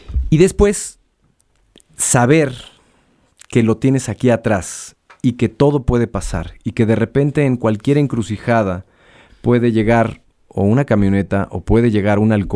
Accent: Mexico; Entonces nosotros como mexicanos creo que también tenemos la obligación de contar historias

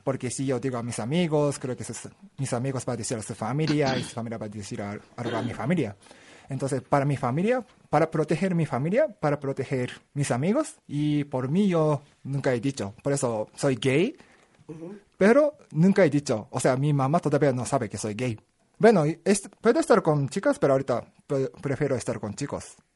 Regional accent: Japan; Spanish is a second language; moved away as an adult; Es que cuando yo viví en Japón por 22 años, cuando tenía 22 salí de Japón

